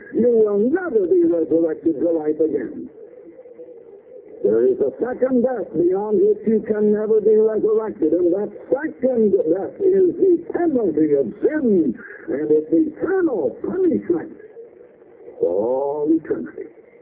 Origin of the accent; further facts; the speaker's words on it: Iowa, United States; also born or lived in Illinois; So I have lived in Illinois as well as Iowa. I was born and raised in Iowa, Lincoln 52 School in Iowa.